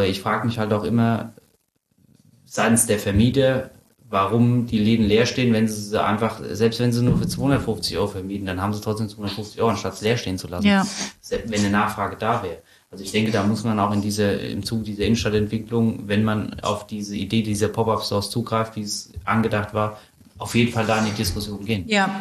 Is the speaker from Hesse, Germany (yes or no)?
yes; Schotten, Hesse, Germany; ich bin aus Schotten